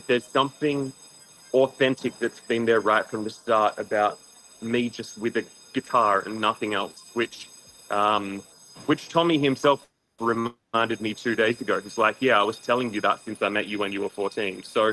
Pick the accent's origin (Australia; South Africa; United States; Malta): Australia; I mean, I grew up in Australia.